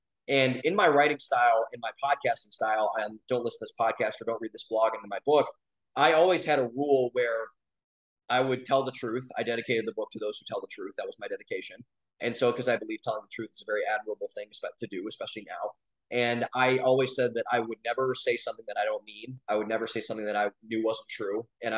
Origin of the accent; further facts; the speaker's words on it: Cleveland, Ohio, United States; I was raised in a family. I'm from Cleveland, Ohio.